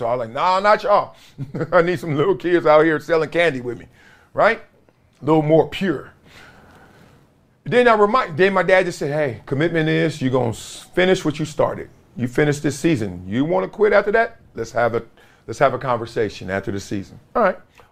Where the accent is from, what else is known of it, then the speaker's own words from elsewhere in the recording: Brooklyn, New York, United States; I'm from Brooklyn.